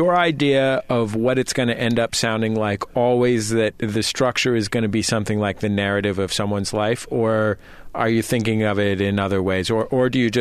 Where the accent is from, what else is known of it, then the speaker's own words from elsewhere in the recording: California, United States; now in Los Angeles, United States; I live in Los Angeles. Yeah. And I'm from the Bay Area.